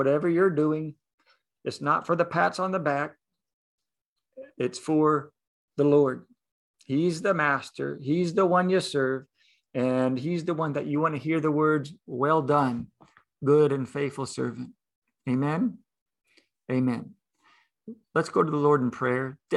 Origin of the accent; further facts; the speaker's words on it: New Zealand; also born or lived in United States; I grew up partly in New Zealand, partly in the States, so I sometimes get my idioms mixed up.